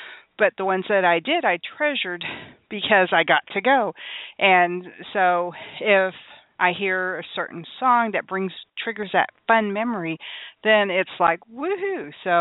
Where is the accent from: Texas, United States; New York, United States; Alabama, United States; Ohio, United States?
Texas, United States; San Antonio; I fell down trying to dance … on roller skates at the roller rink growing up in San Antonio.